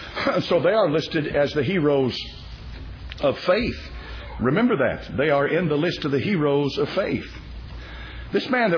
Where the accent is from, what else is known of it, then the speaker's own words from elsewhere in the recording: United States; when I was a boy growing up in America, they left the church doors unlocked.